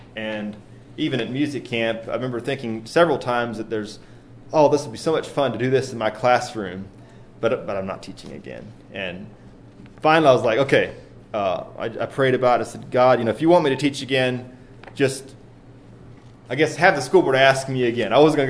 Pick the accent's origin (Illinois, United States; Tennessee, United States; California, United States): Tennessee, United States; Whiteville; I grew up in Whiteville, Tennessee, where I spent all my school years in one schoolroom from kindergarten through 12th grade.